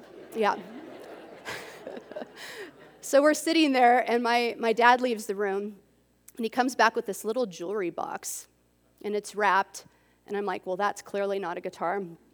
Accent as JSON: {"language": "English", "town": "Jackson Hole", "region": "Wyoming", "country": "United States", "said": "And my parents and my family were from Jackson Hole, Wyoming."}